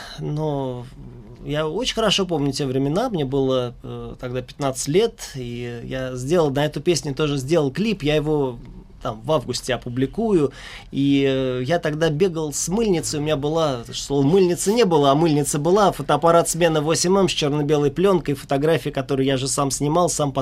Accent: Moscow, Russia; Хотя я москвич до мозга костей, я родился и вырос в Москве

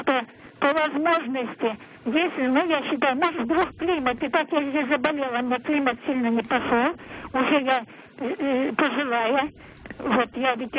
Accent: Orenburg, Orenburg Oblast, Russia; born there; also born or lived in Serbia / Crimea; Я жила, я родилась здесь в Оренбурге, и в Сербии, потом поехала.

